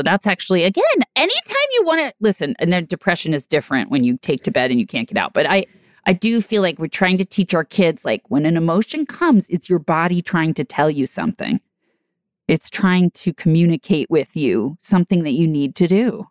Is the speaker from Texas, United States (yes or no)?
no; New Jersey, United States; Again, I am from New Jersey, and is this a mafia podcast? Maybe.